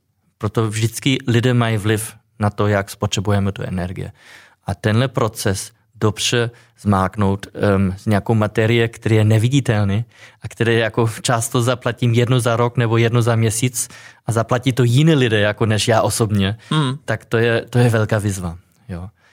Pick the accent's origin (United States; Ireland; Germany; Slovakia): Germany; Czech is a second language; now in Czechia; Původně jsem z Německa a zamiloval jsem se v 90. letech do jedné Češky.